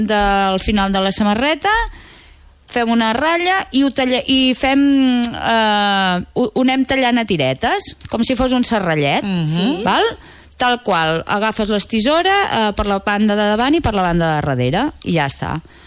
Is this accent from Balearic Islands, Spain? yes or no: no; Catalonia, Spain; Soc catalana